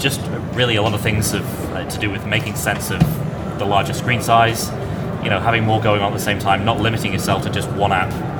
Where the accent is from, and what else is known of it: England, United Kingdom